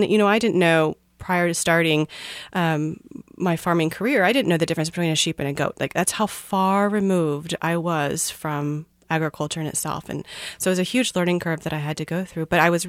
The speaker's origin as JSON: {"language": "English", "region": "Missouri", "country": "United States", "tie": "born there", "said": "even though, you know, we're from the Midwest. I was born in Missouri and have experienced farming just around me all my life."}